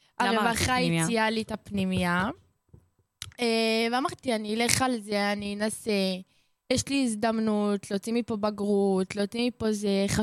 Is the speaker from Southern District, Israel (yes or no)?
yes; Beersheba, Southern District, Israel; מבאר שבע.